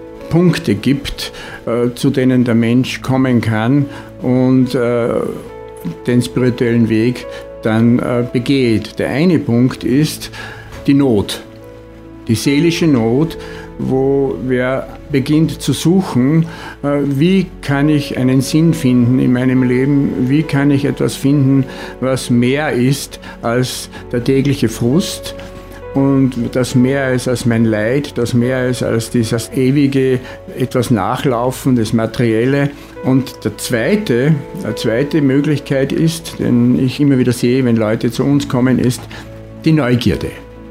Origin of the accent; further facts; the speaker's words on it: Kirchschlag bei Linz, Upper Austria, Austria; Ich komme gerade aus Kirchschlag, meinen Heimatort. Das ist Kirchschlag bei Linz.